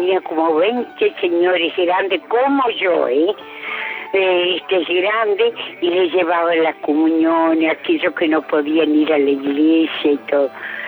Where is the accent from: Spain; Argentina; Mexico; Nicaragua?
Argentina; San Pedro, Buenos Aires Province; yo ya tengo 78 años. … de San Pedro, provincia de Buenos Aires.